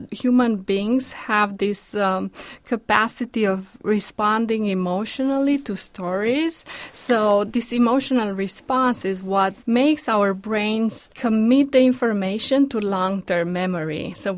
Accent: Romania; Growing up in Romania, I didn't even know what a commencement speech is.

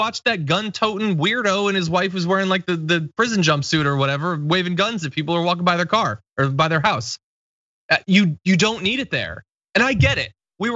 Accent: Bridgeport, Connecticut, United States; I grew up in Bridgeport.

